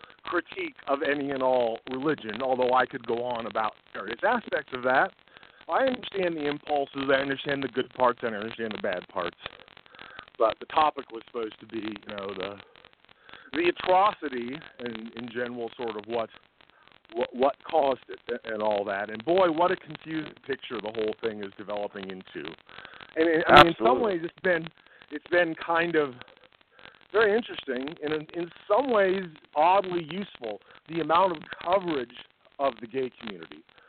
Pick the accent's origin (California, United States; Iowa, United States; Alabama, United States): Iowa, United States; Fairfield; My mother was Polish, and she was Catholic. So as I was growing up in Fairfield, Iowa, they took us to the Episcopal Church.